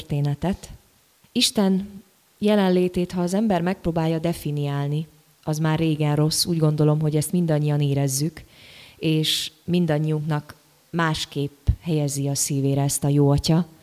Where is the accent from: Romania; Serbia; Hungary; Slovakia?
Serbia; Vojvodina; Délvidéken, én egy kis falucskából származom, egy kis bánáti faluból. Akkor 800 lelket számlált, most egy picit megcsappantunk, körülbelül 600-an, 5-600-an élnek a faluban.